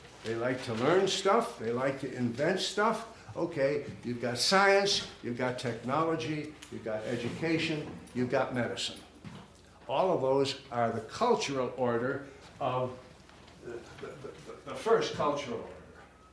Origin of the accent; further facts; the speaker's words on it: Buffalo, New York, United States; now in Canada; But I was born as an American in Buffalo, New York, and I lived much of my life there, but I'm now living in Canada, and I'm a Canadian citizen as well.